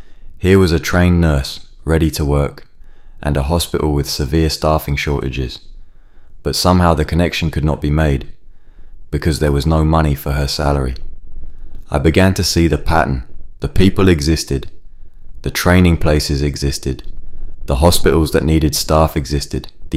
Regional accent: Catford, London, United Kingdom; I grew up in Catford, left school, and worked in a warehouse for a few years.

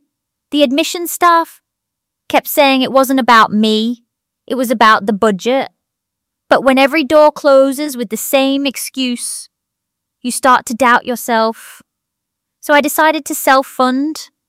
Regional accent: Liverpool, North West England, United Kingdom; I grew up in Norris Green

